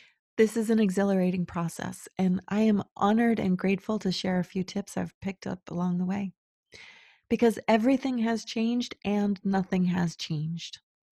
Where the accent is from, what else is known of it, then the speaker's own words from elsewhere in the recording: Berkeley, California, United States; Yes, I was raised in Berkeley in the 70s.